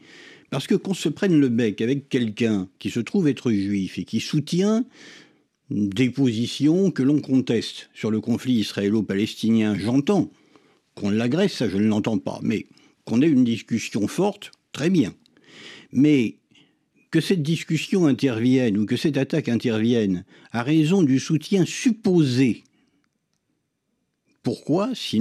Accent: France; nous, nous sommes Français.

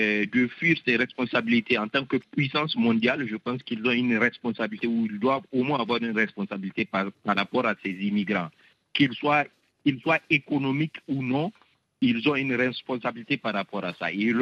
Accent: Niger; now in London, United Kingdom; Je suis originaire et immigrant du Niger

